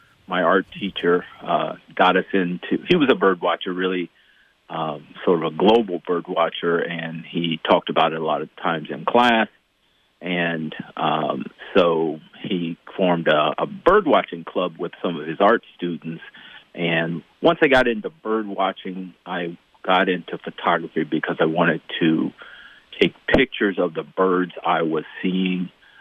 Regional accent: Columbus, Ohio, United States; I'm originally from Columbus, Ohio, and, you know, we used to do family picnics on weekends a lot of times.

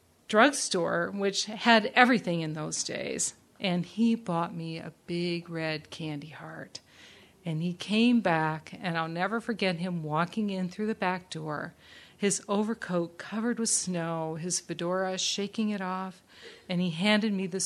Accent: Midwest, United States; I grew up in the Midwest. My mother and father were very confused parents.

